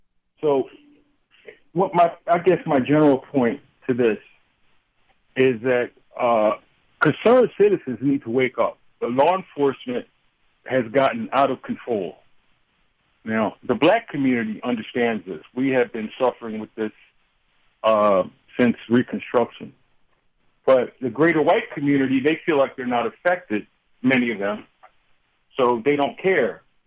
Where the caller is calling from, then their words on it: South Carolina, United States; also born or lived in Philadelphia area / New York; I'm calling from South Carolina. I've been here for 5 years, and I moved from the Philadelphia area, and I've also lived in New York during my formative years